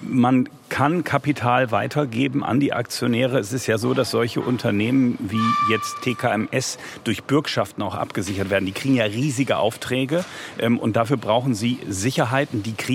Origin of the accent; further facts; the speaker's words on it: Bremen, Germany; born there; Als gebürtiger Bremer habe ich ja durchaus Bezug zum Schiffbau